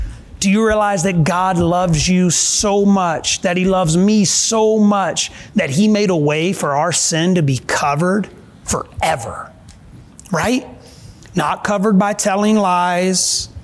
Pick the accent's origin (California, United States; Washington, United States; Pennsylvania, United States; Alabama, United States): Alabama, United States; I'm from South Alabama, if I haven't told you before